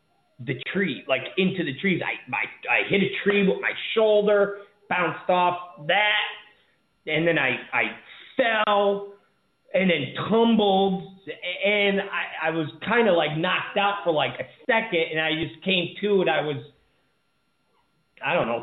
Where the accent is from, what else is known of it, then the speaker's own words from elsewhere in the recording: Rochester, New York, United States; I'm from the East Coast. I lived in Rochacha. That's what we called it. That's what we called Rochester. Rochacha. Okay, so I lived in Rochester, and we got a lot of snow